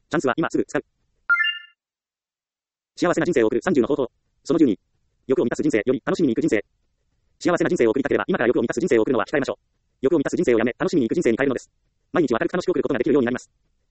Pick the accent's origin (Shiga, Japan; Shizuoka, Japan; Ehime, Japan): Ehime, Japan; 私はもともと田舎出身、愛媛県ですから、家の周りにはたくさん神社があり